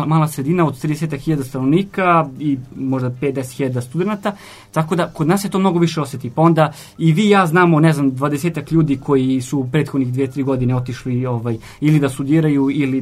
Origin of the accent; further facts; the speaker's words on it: Mitrovica, Mitrovica District, Kosovo; ja sam rođen u Mitrovici, odrastao, ženio se, sve sam uradio, sve što je vezano za moj život je vezano za Kosovsku Mitrovicu